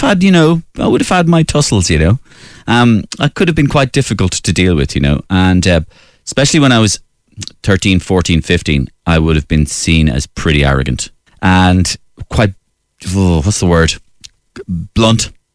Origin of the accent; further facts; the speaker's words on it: Waterford, Munster, Ireland; I grew up in Waterford